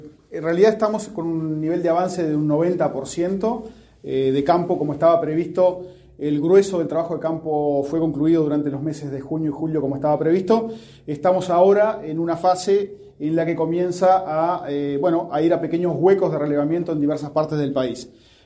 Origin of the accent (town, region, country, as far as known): Uruguay